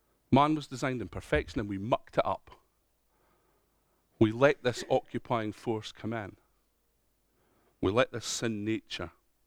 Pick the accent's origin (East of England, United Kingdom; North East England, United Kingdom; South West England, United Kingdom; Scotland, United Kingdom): Scotland, United Kingdom; I was born in Scotland. I've got a Scottish dad. I'm Scottish.